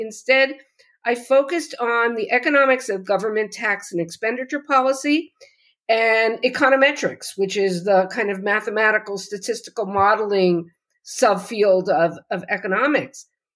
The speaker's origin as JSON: {"language": "English", "region": "New Jersey", "country": "United States", "tie": "born or raised there", "said": "So I grew up in New Jersey, by the way"}